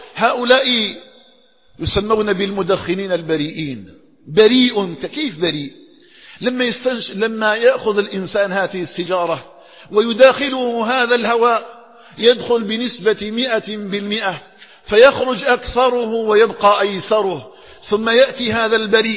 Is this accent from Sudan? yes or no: no; Algeria